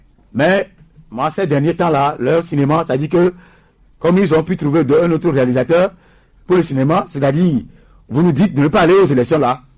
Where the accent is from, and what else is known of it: Togo